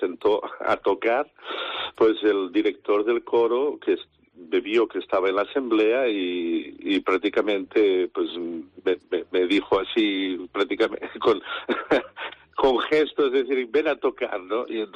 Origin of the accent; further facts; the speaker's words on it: Sabadell, Catalonia, Spain; de Sabadell, de mi ciudad natal